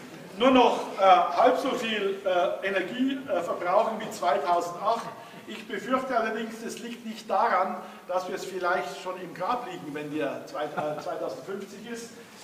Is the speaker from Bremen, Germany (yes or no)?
no; Bavaria, Germany; Und als Bayer habe ich gerade so verstanden, was das vielleicht sein könnte, hatte aber 0 Ahnung.